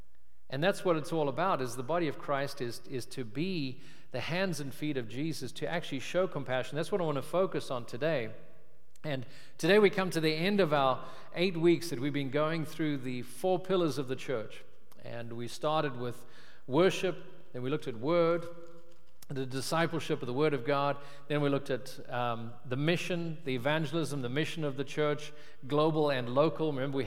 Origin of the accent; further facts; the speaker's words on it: South Africa; moved away as an adult; now in United States; It's not something we grew up celebrating in South Africa, but we had lots to be thankful for. And so 21 years ago, we had our first Thanksgiving in America